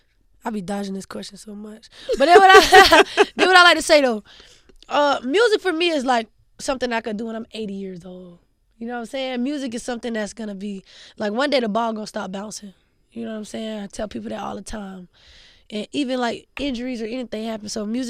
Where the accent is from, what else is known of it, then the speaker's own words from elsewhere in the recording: Savannah, Georgia, United States; even when I was little, like, 7, because growing up in Savannah, I always got free stuff